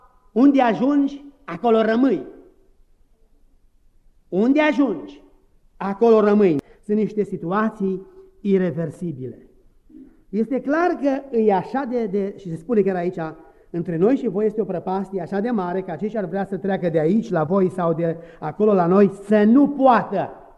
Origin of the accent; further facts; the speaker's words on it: Breb, Maramureș County, Romania; predicam odată în satul meu, în Breb